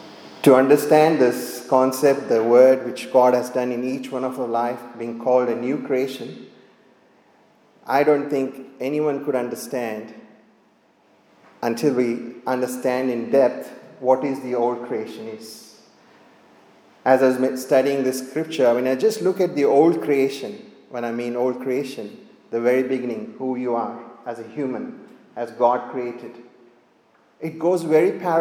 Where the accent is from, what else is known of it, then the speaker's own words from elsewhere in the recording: Shimoga, Karnataka, India; I grew up in India, in Shimoga, where my parents, my grandparents, had a factory which is made.